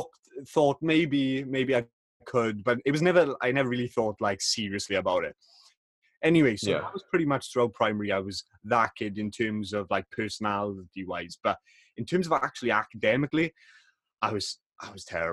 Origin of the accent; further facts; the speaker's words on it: Wales, United Kingdom; So I'm 17 years old and I'm from the UK. I'm from Wales.